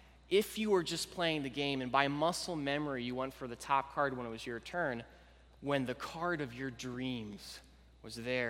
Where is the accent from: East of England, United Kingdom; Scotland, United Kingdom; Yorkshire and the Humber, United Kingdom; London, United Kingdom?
Scotland, United Kingdom; now in United States; Growing up in Scotland, I know for the visitors, I have no Scottish accent. It's gone. I don't know. I've been in the States a while.